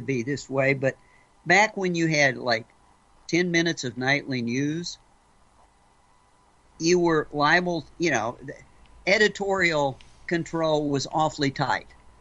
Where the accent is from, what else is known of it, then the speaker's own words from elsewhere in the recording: Oklahoma, United States; I grew up here in Oklahoma reading an extremely conservative newspaper out of Oklahoma City.